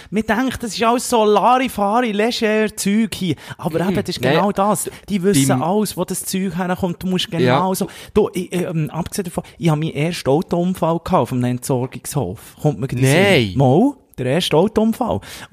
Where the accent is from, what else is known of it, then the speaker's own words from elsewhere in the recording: Bern, Switzerland; Könnte ich als Berner im Wallis entsorgen